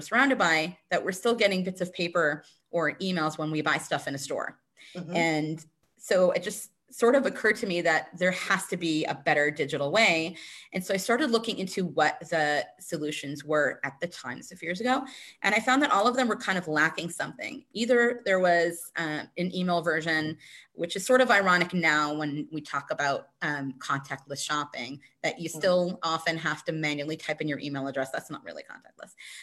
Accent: Dallas, Texas, United States; moved away as an adult; now in Israel; I come from a financial services background, just about 20 years, both in Dallas, Texas, my hometown, and now in Israel, where I've been living for 15 years.

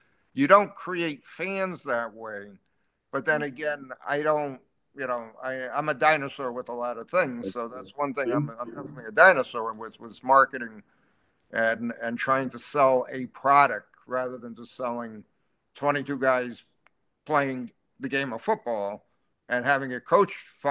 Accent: Connecticut, United States; You know, I grew up in Connecticut, so I knew I had a 1 o'clock game and I had a 4 o'clock game.

